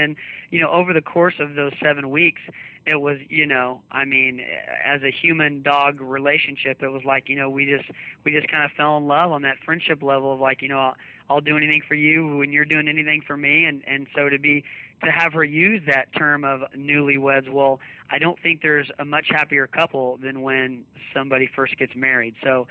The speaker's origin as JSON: {"language": "English", "region": "Oklahoma", "country": "United States", "lives_now": "Los Angeles, United States", "said": "my mom makes sure that I always remember that I'm from Oklahoma."}